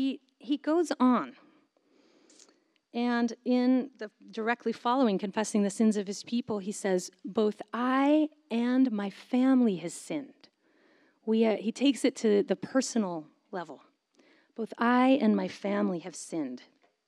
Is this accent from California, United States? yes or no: yes; Davis, California, United States; I grew up in Davis, which is about an hour away, and also a university town.